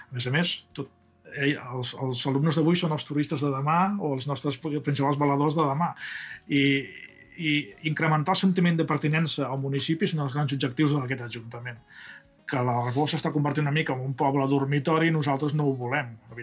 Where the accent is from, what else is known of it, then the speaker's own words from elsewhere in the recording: Reus, Catalonia, Spain; Jo soc de Reus, i a Reus és una ciutat molt gran. Quan jo era petit tenia 70.000 habitants, ara avui en dia en té 110.000, em sembla.